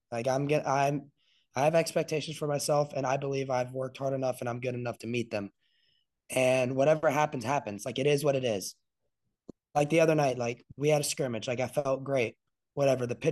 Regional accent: the South, United States; For me, it was more so like, I'm from the South. Arizona State was a complete culture shock.

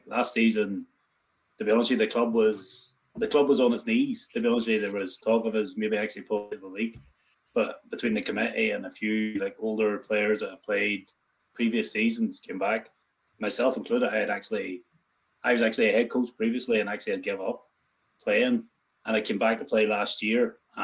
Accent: Ballymena, Northern Ireland, United Kingdom; I'm originally obviously not from here. I'm from Ballymena, but I've been living here like 14 years.

